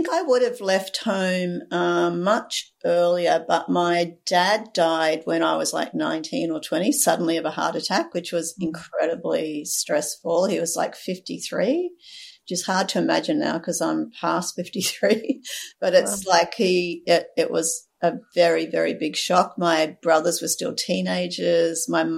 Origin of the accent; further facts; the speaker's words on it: Melbourne, Victoria, Australia; born there; I was actually born in Melbourne. So I was born in Melbourne. My parents were living in Melbourne at the time that I was adopted.